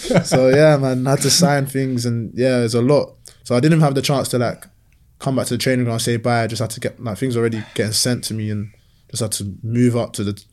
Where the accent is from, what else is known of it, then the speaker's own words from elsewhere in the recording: Nigeria; I'm stingy, you know, I'm proper Nigerian, stingy with data.